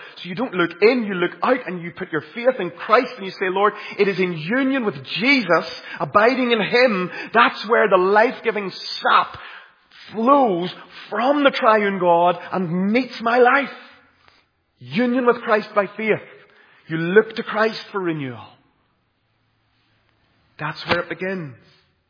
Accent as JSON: {"language": "English", "town": "Caledon", "region": "Northern Ireland", "country": "United Kingdom", "tie": "born or raised there", "said": "I remember growing up in Caledon and County Tyrone and being brought to all these little tent missions around the countryside when I was young."}